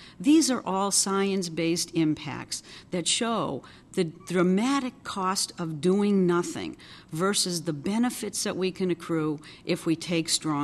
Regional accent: New England, United States; I'm from New England, so I particularly look at shellfish

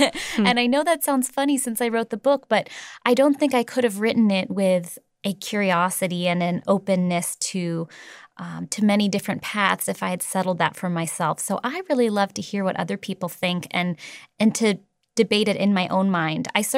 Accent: San Francisco, California, United States; Well, I grew up in San Francisco and I grew up with gay parents.

